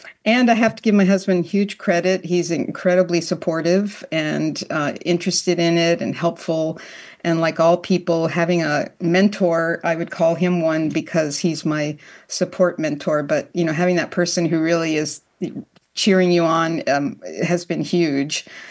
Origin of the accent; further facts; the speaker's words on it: Washington, District of Columbia, United States; I grew up in the Washington, D.C. area and had parents who loved to travel.